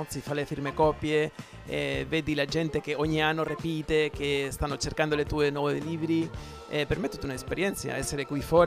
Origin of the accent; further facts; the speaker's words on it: Barcelona, Catalonia, Spain; Italian is a second language; Esatto, sono da Barcellona, vengo dalla Spagna